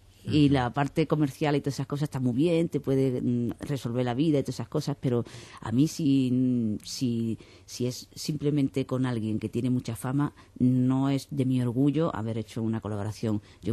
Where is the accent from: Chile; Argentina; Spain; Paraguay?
Spain; Cádiz, Andalusia; now in Madrid, Spain; Ya soy más madrileña que gaditana en cuanto a cuánto tiempo he vivido allí y cuánto tiempo he vivido